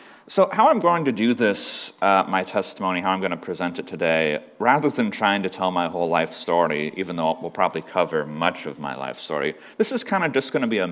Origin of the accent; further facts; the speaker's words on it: Xenia, Ohio, United States; So growing up, I grew up in Xenia. I lived in Xenia till I was about 13 years old. And I grew up in a Christian home.